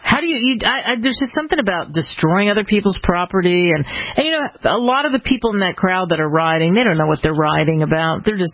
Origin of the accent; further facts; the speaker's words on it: Philadelphia, Pennsylvania, United States; I mean, I grew up in outside of Philadelphia.